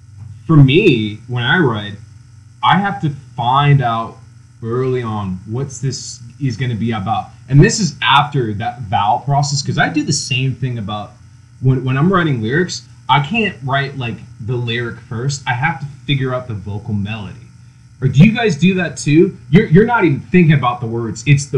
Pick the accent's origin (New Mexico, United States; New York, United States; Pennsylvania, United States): Pennsylvania, United States; Philadelphia; I was originally